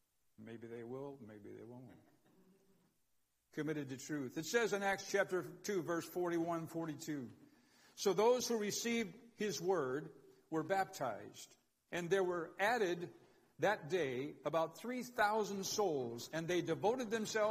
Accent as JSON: {"language": "English", "town": "Chicago", "region": "Illinois", "country": "United States", "said": "Well, I'm from Chicago."}